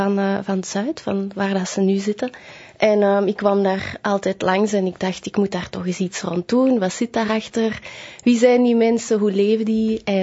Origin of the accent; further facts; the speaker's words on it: Antwerp, Belgium; ik kom niet van Antwerpen, ik kom eigenlijk van de Kempen.